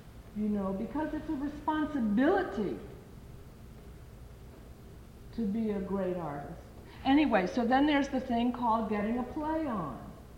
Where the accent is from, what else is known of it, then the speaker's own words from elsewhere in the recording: Miami, Florida, United States; I grew up in Miami, Florida.